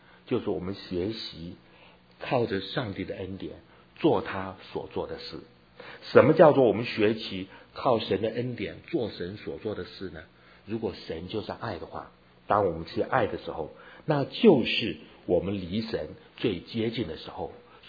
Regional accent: Taiwan; 你晓不晓得我在台湾长大啊？你们都晓得我在台湾长大。

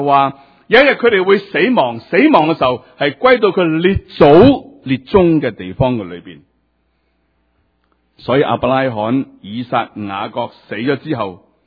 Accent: China; 神中追远，这个是 我们中国人很看重一回事，先祖的观念是相当的重要的。

